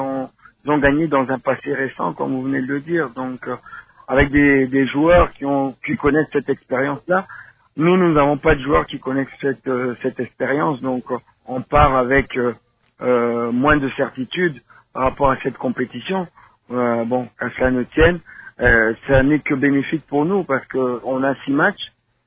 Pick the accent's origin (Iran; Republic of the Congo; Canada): Republic of the Congo; Donc déjà, en tant que Congolais, c'est une grande fierté d'être là aujourd'hui.